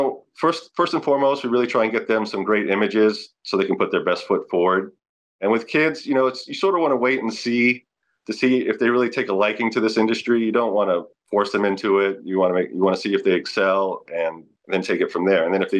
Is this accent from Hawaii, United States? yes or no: yes; Hawaii, United States; also born or lived in England; Well, originally, I was born in England. My mom's British. My dad is from Long Island, New York. I moved to the States when I was about 5 years old, to Hawaii when I was five.